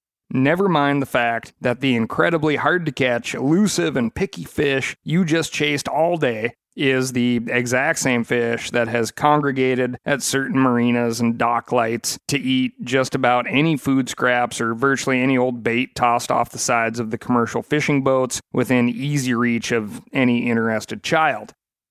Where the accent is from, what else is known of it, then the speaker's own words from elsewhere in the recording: Montana, United States; back in my home state of Montana